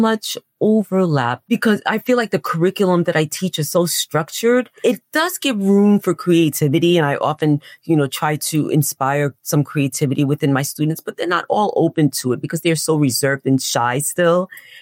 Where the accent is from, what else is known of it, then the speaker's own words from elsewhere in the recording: Hollis, New York, United States; I was raised in Hollis, Queens. And Hollis, Queens is, I was raised in Hollis, Queens around the 90s